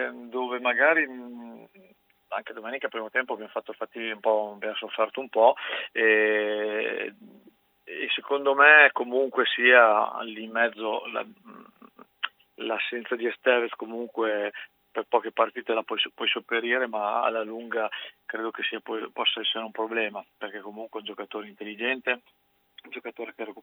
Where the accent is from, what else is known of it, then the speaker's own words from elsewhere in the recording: Parma, Emilia-Romagna, Italy; io sono nato a Parma, cresciuto nel Parma, esordito nel Parma, andavo in curva quando giocavo ancora nel settore giovanile del Parma, quindi sono parmigiano a tutti gli effetti e tifoso del Parma.